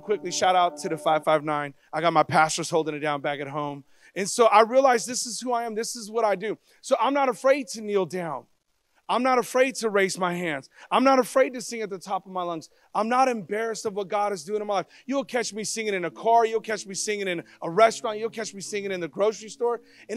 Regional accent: Stockton, California, United States; I was 17 years old growing up in Stockton, California.

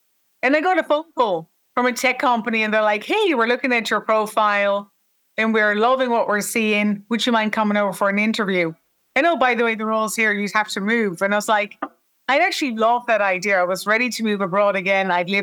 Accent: Netherlands; As you just mentioned, I grew up in the Netherlands.

